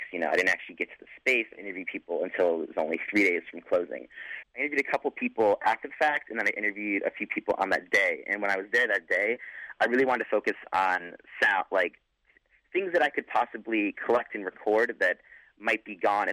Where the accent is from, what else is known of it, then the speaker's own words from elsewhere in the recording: Lexington, Massachusetts, United States; now in St. Paul, United States; Well, I'm from Boston area. I'm from Lexington. I go to school in St. Paul, Minnesota, in McAllister.